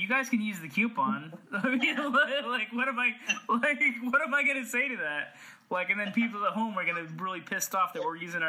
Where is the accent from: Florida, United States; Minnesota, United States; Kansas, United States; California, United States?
California, United States; I'm from California. You forgot, Dave.